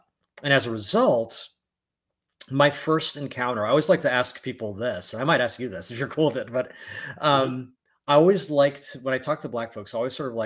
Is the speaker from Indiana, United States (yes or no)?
no; Columbia, Maryland, United States; born there; So my upbringing, my background is I was born in Columbia, Maryland, 1974, just turned 50.